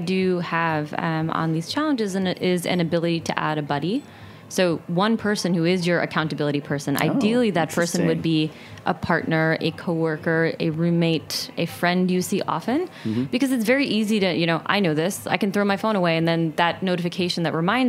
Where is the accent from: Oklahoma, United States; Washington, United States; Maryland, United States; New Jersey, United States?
New Jersey, United States; born or raised there